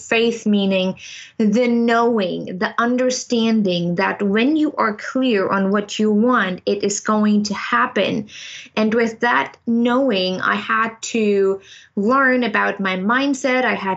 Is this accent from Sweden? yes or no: no; Germany; English is a second language; now in United States; I'm originally from Germany.